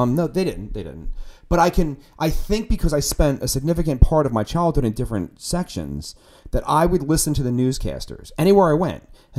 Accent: Port Richmond, United States; I grew up in Port Richmond. Great. And I'm Lithuanian.

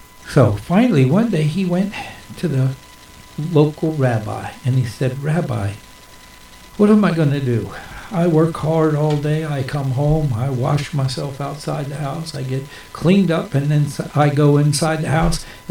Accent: Baltimore, Maryland, United States; Where I grew up in Baltimore, there was a school mm-hmm. named for him.

